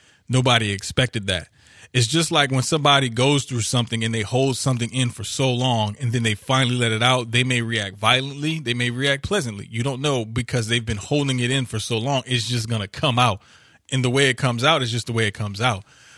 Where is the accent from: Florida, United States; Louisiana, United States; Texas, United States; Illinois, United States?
Louisiana, United States; New Orleans; I grew, born and raised in New Orleans. I grew up there.